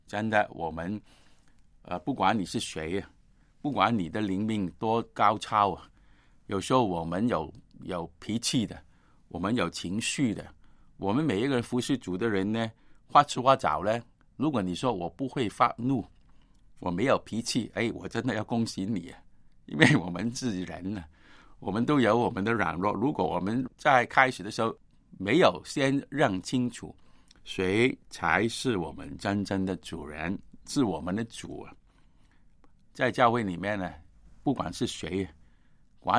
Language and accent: Chinese; Guangdong, China; 我是广东人，广东人就是说